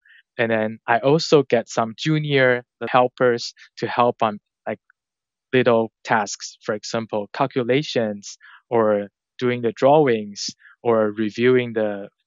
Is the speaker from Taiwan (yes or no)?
yes; Taiwan; English is a second language; moved away as an adult; now in New York City, United States; because I'm originally from Taiwan and I moved to New York City like almost 8 years ago